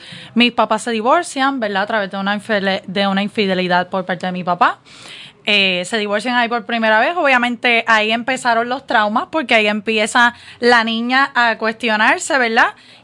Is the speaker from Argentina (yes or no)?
no; Arecibo, Puerto Rico; yo nací en Arecibo, Puerto Rico, orgullosamente del campo. Mucha gente me ven, dicen que no lo parezco, pero yo soy jíbara de campo